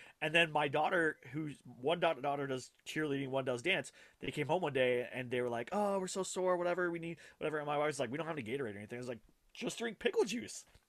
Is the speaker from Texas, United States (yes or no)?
yes; Texas, United States; I'm from Central Texas, which is the barbecue capital of Texas.